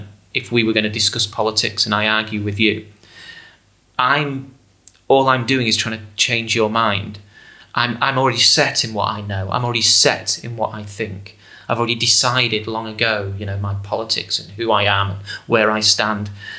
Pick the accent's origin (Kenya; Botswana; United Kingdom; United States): United Kingdom; England; as a, you know, 16-year-old growing up in England.